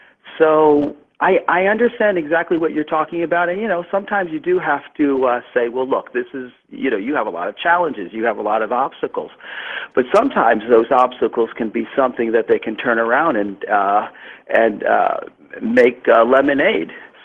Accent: New York, United States; I am from New York, so I'm not really, you know, the eternal optimist all the time.

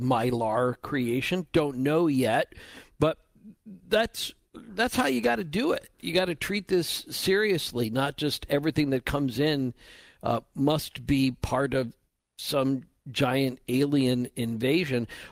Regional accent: Winnetka, Illinois, United States; I grew up in Winnetka, and about just a couple blocks down from the Home Alone house. But at the end of my street was the lake.

